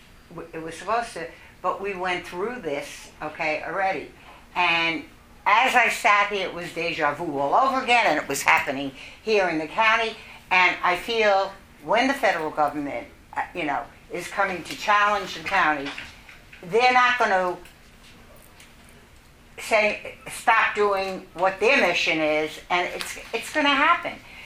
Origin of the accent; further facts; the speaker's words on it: Yonkers, New York, United States; You know, I come from Yonkers, you realize that.